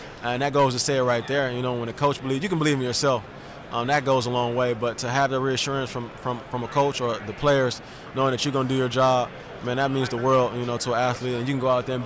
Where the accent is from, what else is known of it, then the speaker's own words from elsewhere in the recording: Illinois, United States; I grew up in Illinois, so that was as a Big Ten as it got.